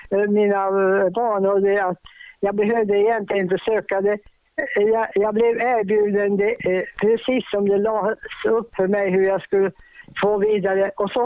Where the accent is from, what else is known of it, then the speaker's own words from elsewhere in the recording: Kukkolaforsen, Norrbotten County, Sweden; Jag brukar säga att jag kommer från Kukkolaforsen, för de flesta människor känner ju till det numera.